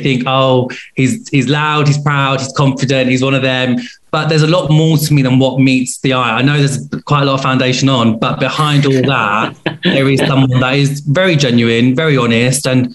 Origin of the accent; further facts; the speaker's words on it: Pakistan; I'm also Pakistani and my parents don't agree with what I do.